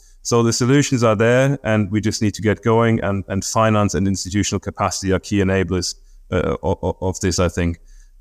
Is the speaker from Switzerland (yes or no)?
no; North Germany, Germany; growing up in North Germany in the 80s and 90s